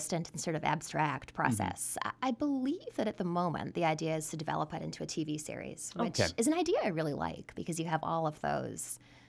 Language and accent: English; Canada; now in New York City, United States; I was born and raised in Canada, but my father's from California, and I've lived in New York City for about 15 years.